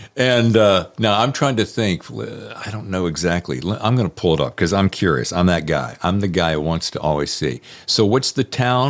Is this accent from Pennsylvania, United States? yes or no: no; Winston-Salem, North Carolina, United States; born there; also born or lived in Charlotte; now in New York, United States; I was born in Winston-Salem. Yep. And before I moved up to New York with my lovely bride, I was living in Charlotte, North Carolina.